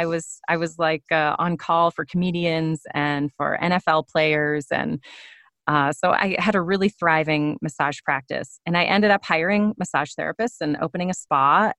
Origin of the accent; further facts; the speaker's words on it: Minnesota, United States; I grew up in Minnesota, and in high school I did just loads and loads of theater.